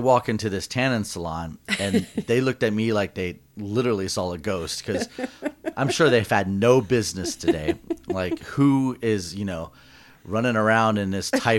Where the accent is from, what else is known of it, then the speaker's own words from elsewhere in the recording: Florida, United States; I'm from Florida. So like rain is kind of like whatever.